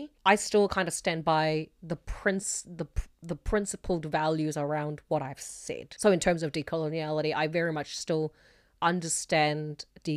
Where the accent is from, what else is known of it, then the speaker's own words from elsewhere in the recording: South Korea; I grew up in Korea. Studying is supposed to be painful